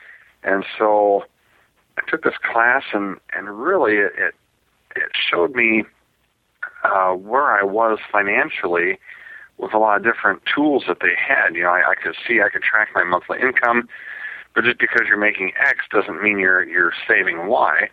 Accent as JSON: {"language": "English", "town": "Hampton", "region": "Iowa", "country": "United States", "said": "You bet. I'm from Hampton, Iowa."}